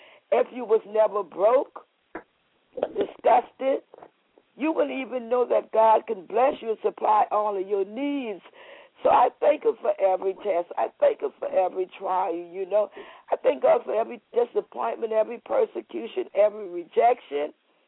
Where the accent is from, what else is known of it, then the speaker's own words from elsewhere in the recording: East Coast, United States; I'm from the East Coast, but he took me out there and he saved me.